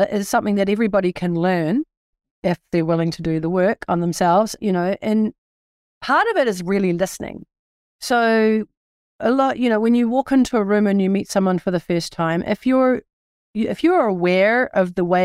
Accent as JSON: {"language": "English", "country": "New Zealand", "tie": "born or raised there", "moved": "yes", "lives_now": "United States", "said": "No, I grew up in New Zealand."}